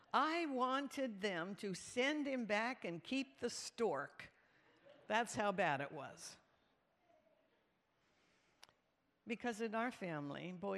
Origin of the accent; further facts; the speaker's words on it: Canada; now in United States; I grew up in Canada, so we called it the garage.